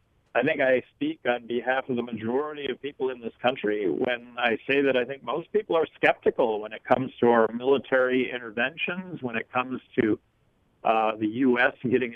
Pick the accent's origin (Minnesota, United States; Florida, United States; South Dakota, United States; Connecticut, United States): South Dakota, United States; Aberdeen; Well, I grew up in South Dakota, so I do understand the South Dakota way of life, having been molded by South Dakota, Aberdeen, and was born in North Dakota.